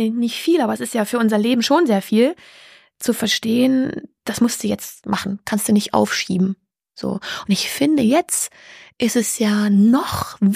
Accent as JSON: {"language": "German", "region": "eastern Germany", "country": "Germany", "said": "weil ich komme ja aus dem Osten, da kenne ich sehr viel."}